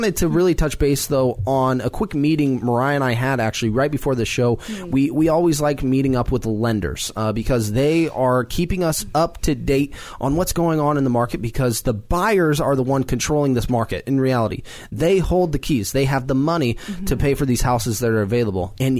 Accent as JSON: {"language": "English", "town": "Turner", "region": "Oregon", "country": "United States", "tie": "born or raised there", "said": "I grew up in Turner, Oregon, so I'm going to always combine Turner, Almsville, Staten, Cloverdale, Shaw, Sublimity."}